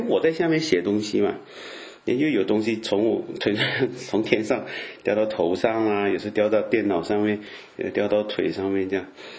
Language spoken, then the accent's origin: Chinese; Malaysia; 以前我记得我妈跟我说，就我马来西亚的家啊，就是常有蚂蚁啊，就是当然在亚洲很平常的了